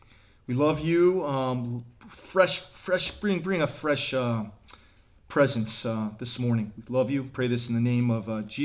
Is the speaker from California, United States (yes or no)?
yes; California, United States; But what Pastor doesn't know is I'm actually from the South, Southern California.